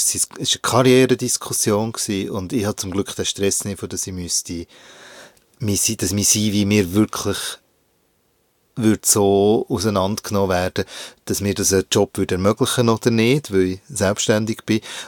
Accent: Hinterkappelen, Bern, Switzerland; Also es hat ein paar Bauetappen dort in Hinterkappelen.

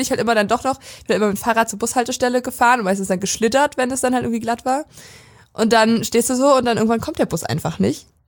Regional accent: Brandenburg, Germany; in der Prignitz, also in dem Landkreis, wo ich herkomme, ist ein bisschen größer als eine Weisen und Wittenberge

